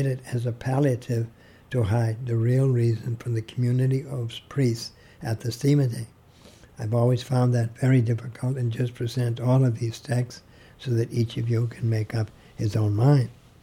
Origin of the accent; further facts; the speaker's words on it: United States; As an American, I felt that very, very deeply.